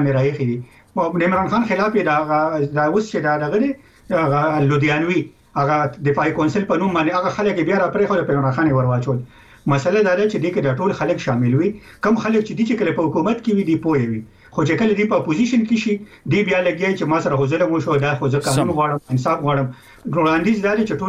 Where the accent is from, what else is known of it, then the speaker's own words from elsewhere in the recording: Khyber Pakhtunkhwa, Pakistan; موږ د پښتونخوا یو